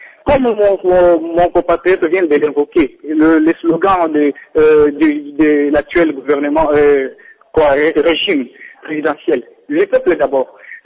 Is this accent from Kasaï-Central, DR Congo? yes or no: yes; Kasaï-Central, DR Congo; ici chez nous au Kassai Central, précisément à Bas-Pontines.